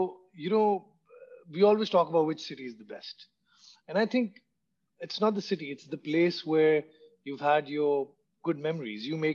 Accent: Islamabad, Islamabad Capital Territory, Pakistan; I was born and raised in Islamabad. So there was so much inspiration in that city.

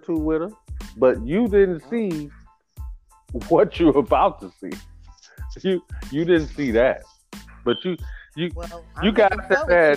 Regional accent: Chicago, Illinois, United States; Sandy's from New York. I'm from Chicago.

